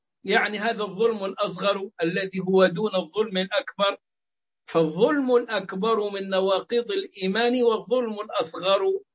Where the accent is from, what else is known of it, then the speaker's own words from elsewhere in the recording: Upper Egypt, Egypt; واحد صعيدي مثلي، أنا صعيدي